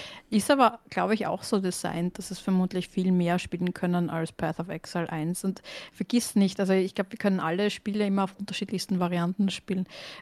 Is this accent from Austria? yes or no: yes; Austria; accent: Austrian; Also ich rede relativ österreichisch, das ist langsames Deutsch.